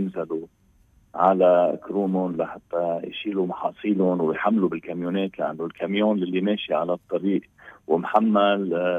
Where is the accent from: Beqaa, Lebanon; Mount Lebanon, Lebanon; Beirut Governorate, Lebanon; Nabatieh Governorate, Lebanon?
Beqaa, Lebanon; المصانع الغذائية عندنا بالبقاع